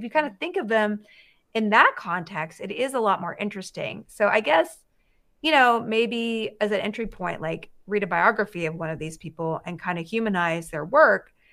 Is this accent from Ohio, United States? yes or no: no; Alabama, United States; I'm from Alabama